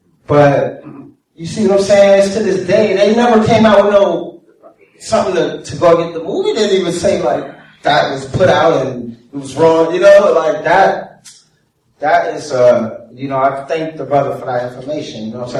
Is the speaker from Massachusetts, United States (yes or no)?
no; New York City, New York, United States; But I'm from New York, you know, I'm from Harlem, and I remember when I was like 8